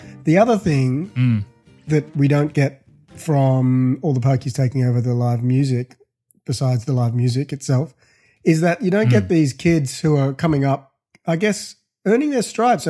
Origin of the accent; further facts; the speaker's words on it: South East England, United Kingdom; now in Australia; We grew up in Surrey in England.